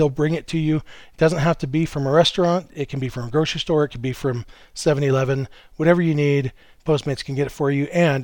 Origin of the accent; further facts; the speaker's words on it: United States; I grew up white in America.